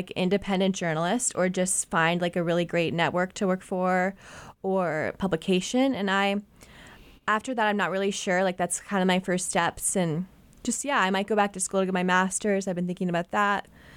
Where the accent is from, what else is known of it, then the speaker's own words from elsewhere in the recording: Milwaukee, Wisconsin, United States; now in Springfield, United States; It was very similar to where I grew up in Milwaukee, Whitefish Bay was the name of the neighborhood